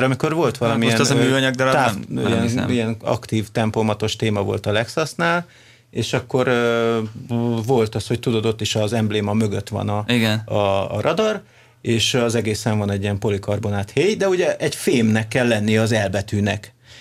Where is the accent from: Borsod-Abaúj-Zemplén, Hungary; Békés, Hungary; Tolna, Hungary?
Békés, Hungary; Szarvas; én azért tótozok, mert én egy tótvidékről származok.